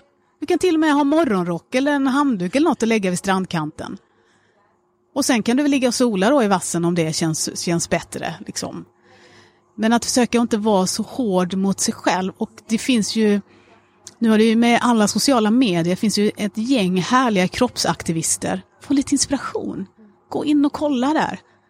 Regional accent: Sweden; Det vill säga att jag är svensk idag.

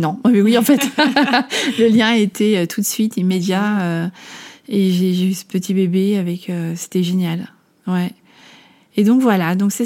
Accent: Amsterdam, North Holland, Netherlands; En fait, j'ai grandi à Amsterdam. Ouais. Mes parents sont français, mais ma maman était mariée avec un Néerlandais.

